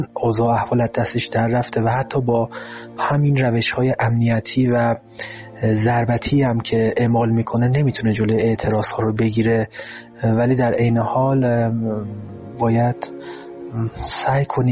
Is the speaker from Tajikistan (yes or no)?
no; Iran; من فکر میکنم که ما ایرانیایی که دلمون به حال وطنمون میسوزه